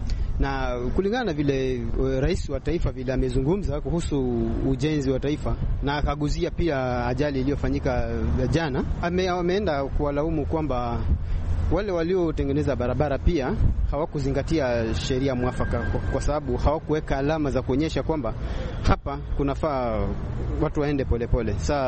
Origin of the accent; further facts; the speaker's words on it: Kenya; Mimi kama Mkenya wa kawaida